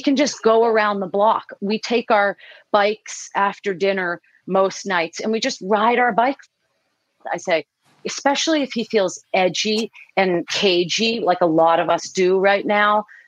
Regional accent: Boston, Massachusetts, United States; also born or lived in Oahu; I'm from Boston, so it's not that big of a, you know, but I did spend 10 years on Oahu and I loved it.

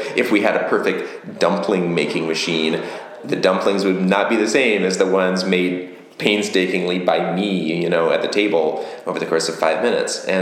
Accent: Detroit, Michigan, United States; Well, you know, I am a transplant. I'm from Michigan originally. I grew up in the suburbs around Detroit. I went to school at Michigan State University.

